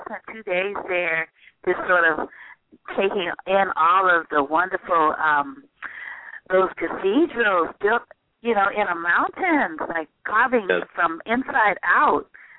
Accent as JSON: {"language": "English", "town": "San Francisco", "region": "California", "country": "United States", "tie": "born or raised there", "said": "we talked about off the air and maybe a little bit on the air about our Louisiana roots and growing up in San Francisco."}